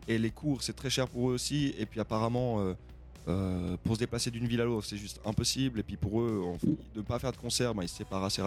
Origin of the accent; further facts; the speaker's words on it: Germany; je suis allemand, je ne sous-estime jamais un allemand